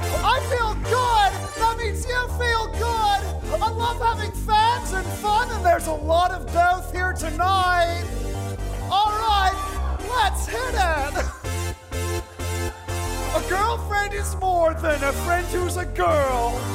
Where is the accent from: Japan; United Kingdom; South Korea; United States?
Japan; first language German; English is a second language; Like I'm Japanese nationality, but my first language is German.